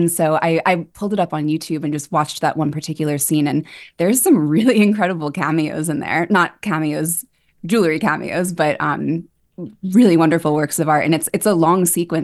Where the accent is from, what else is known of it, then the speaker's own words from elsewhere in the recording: New York City, New York, United States; And I grew up on the Upper West Side and I had no idea that this place was there.